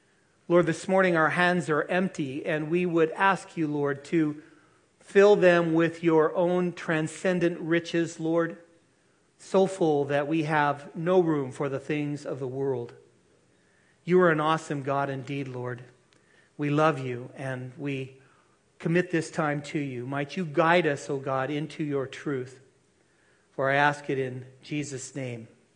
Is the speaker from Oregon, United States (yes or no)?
yes; Oregon, United States; I want you to know that indeed I am from Oregon, and I'm proud of it.